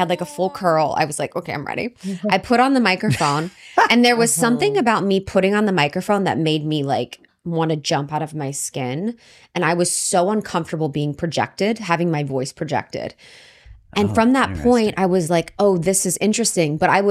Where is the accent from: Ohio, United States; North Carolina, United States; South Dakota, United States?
Ohio, United States; Because even thinking about growing up in Ohio, you know, I grew up in a small town.